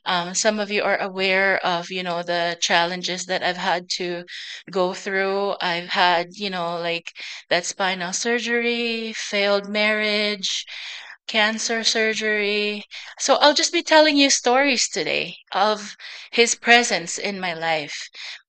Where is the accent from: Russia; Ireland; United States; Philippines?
Philippines; I'm Filipino